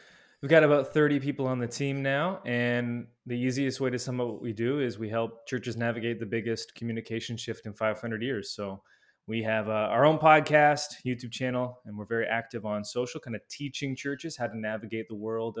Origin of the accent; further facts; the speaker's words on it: Canada; Yeah, so I'm Canadian, grew up in a really small Baptist church